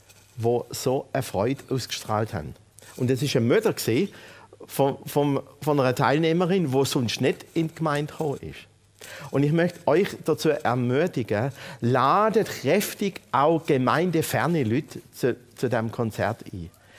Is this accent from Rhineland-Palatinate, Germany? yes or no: no; Steinen, Baden-Württemberg, Germany; Und bin da aufgewachsen in Steinen. Und jetzt wohne ich mit meiner Frau seit 2,5 Jahren an meinem Geburtsort.